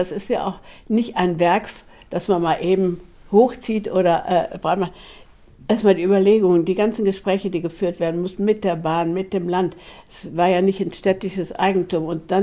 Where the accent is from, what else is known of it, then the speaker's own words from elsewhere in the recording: Germany; Ich komme ja aus der Eifel, da bin ich groß geworden.